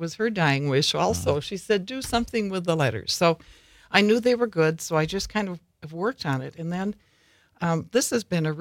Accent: Wausau, Wisconsin, United States; So my dad, we're from Wausau, so my dad knew the publisher of the newspaper in Wausau

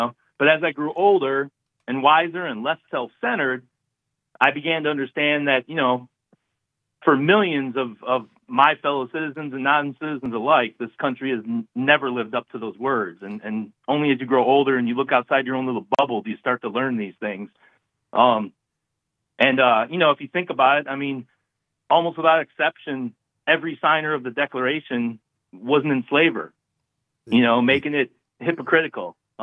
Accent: Racine, Wisconsin, United States; I grew up in Racine, you know, or just around Racine, whatever.

